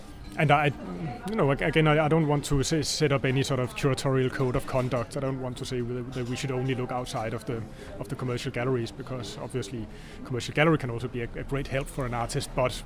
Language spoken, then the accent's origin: English; Denmark; the 80s when I was growing up in Denmark and listening to music